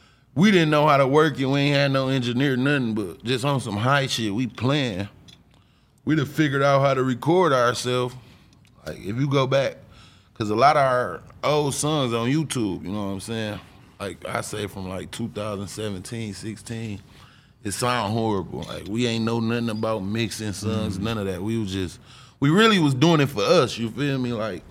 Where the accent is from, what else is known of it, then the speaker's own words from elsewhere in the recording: Flint, Michigan, United States; Like, I'm from Flint, but I love Detroit. You know what I'm saying? I was born and raised in Flint, though. Honestly, I never went out of town for real.